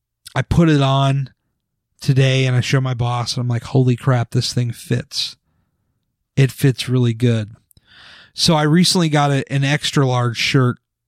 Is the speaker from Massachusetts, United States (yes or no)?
no; Virginia, United States; I'm from Virginia near the DC area, but Baltimore is like that's a quick drive.